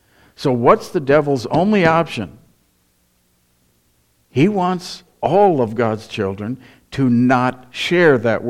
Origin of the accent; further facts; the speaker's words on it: Midwest, United States; also born or lived in Florida; I grew up in the Midwest, most of you did.